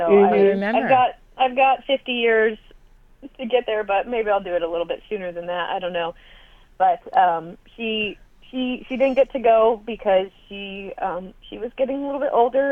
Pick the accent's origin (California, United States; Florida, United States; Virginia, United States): California, United States; You know, I grew up in Orange County.